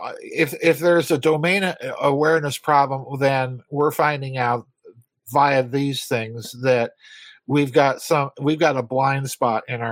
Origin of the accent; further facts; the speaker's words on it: Sioux Falls, South Dakota, United States; I grew up in Sioux Falls, South Dakota.